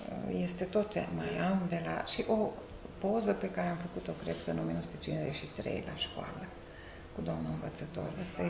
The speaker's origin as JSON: {"language": "Romanian", "town": "Ceacova", "region": "Timiș County", "country": "Romania", "said": "Sunt din Ceacova, localitate mare."}